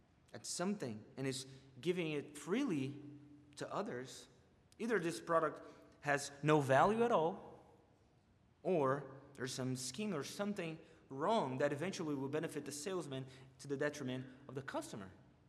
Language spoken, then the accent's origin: English; Brazil; English is a second language; As I already told you, I was born and raised in Brazil, a country in South America.